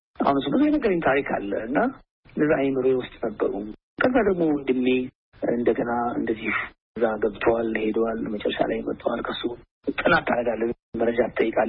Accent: Gondar, Amhara, Ethiopia; ይሄኛው ግን ተወልጄ ያደኩበት ልጅነቴን ያሳለፍኩበት ስለሆነ

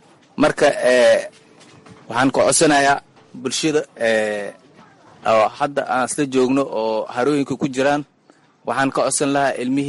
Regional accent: Bardhere, Gedo, Somalia; Waxaan ka soo qaxnay Bardheera, tuuladeeda meel la dhahaye Warharan la dhahaye aan kasoo qaxnay.

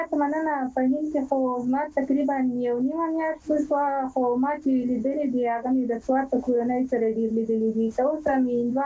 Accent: Ghazni, Afghanistan; نو زه ډیر ویاړم چې زه د غزنی ولایت یم

